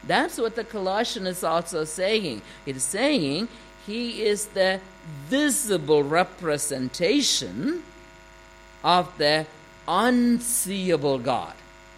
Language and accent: English; India; Now, this is significant, at least in my culture. I'm from India